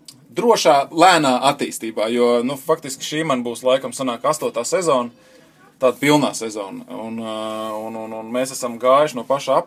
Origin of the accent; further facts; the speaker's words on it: Mežciems, Riga, Latvia; nu, es esmu dzimis un audzis Mežciemā. Visu savu bērnību es pavadīju biķenieku trasē